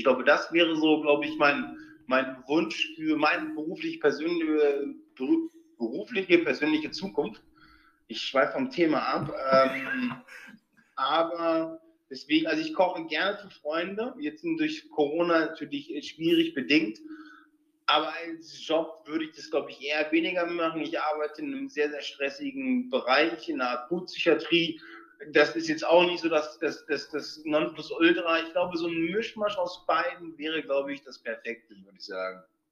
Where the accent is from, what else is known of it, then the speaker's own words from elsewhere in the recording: Hanover, Lower Saxony, Germany; Hannover ist mittlerweile doch schon wieder so, also es ist meine Heimat